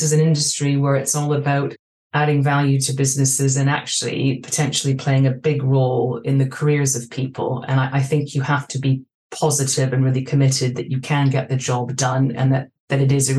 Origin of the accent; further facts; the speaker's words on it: Vancouver, British Columbia, Canada; moved away as an adult; I grew up in Vancouver. I completed my undergraduate degree in Canada, and actually I started my career in executive search a couple of years after I graduated, not in Vancouver or Toronto, but actually in Hong Kong.